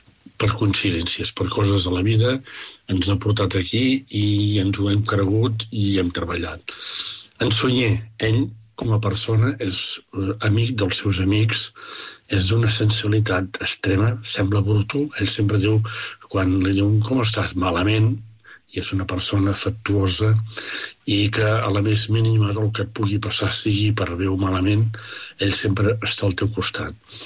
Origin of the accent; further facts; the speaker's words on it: Salt, Catalonia, Spain; Per exemple, tots dos som de Salt.